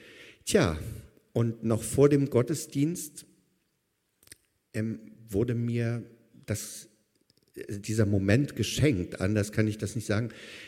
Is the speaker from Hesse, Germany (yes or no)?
no; Chemnitz, Saxony, Germany; Aufgewachsen in Sachsen, in Chemnitz. Wer das nicht weiß, südlich von Leipzig, westlich von Dresden.